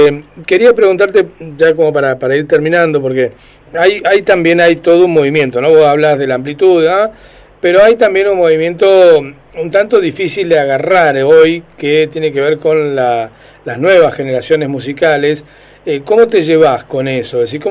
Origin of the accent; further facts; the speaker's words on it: Rafaela, Santa Fe, Argentina; Yo soy de Rafael, así que mirá, claro.